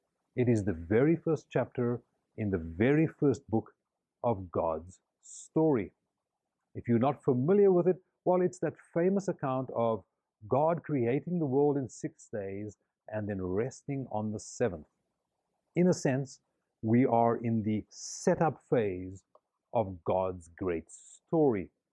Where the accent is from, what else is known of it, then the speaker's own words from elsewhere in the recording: Cape Town, Western Cape, South Africa; born there; I was born in Cape Town, South Africa, during the time of apartheid.